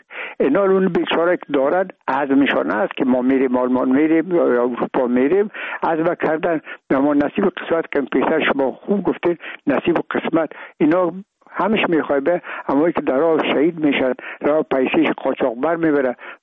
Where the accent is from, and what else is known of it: Afghanistan